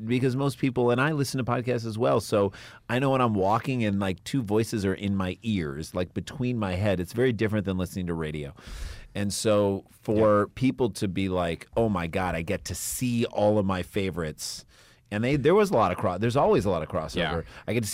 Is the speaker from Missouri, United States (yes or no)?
yes; St. Louis, Missouri, United States; No, we grew up in St. Louis where everyone was poor, but we all got our own rooms.